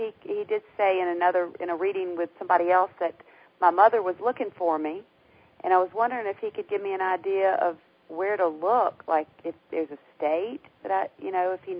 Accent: New Orleans, Louisiana, United States; born there; I was born in New Orleans.

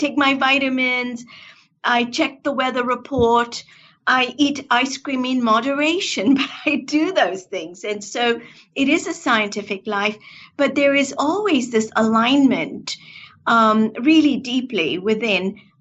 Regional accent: Kenya; I was born and raised in Kenya. I was born in a small village right on the equator. And I'm of a Hindu faith.

